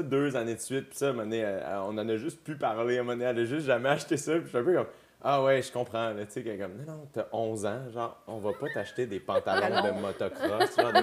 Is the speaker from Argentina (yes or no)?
no; Quebec, Canada; Fait que tu vois, je viens de la Rive-Sud, tu sais, quand même, puis oui. Ça paraît là.